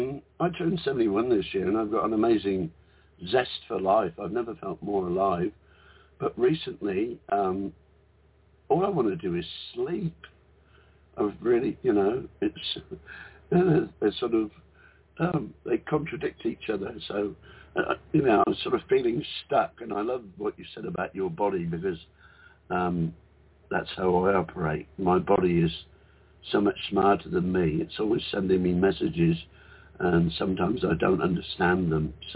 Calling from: Queensland, Australia; G'day, ladies. It's … from the Whitsunday Islands, and it's 3 a.m. in the morning.

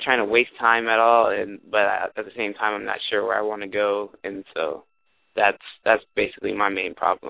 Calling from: Oregon, United States

